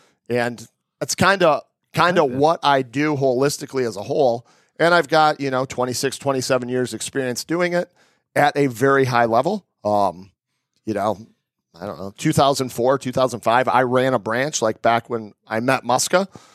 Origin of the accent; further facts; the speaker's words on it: Michigan, United States; So I came from my mom, Northern Michigan guy.